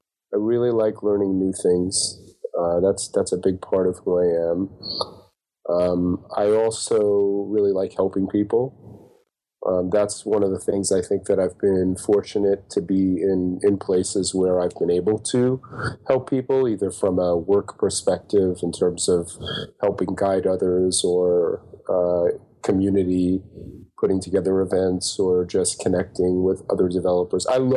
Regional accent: New York, United States; moved away as an adult; Well, I grew up in New York, which was very flat. So in my 20s, I moved west.

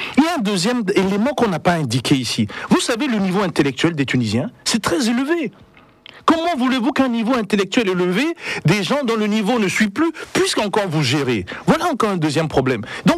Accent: Togo; Nous sommes d'abord des Togolais.

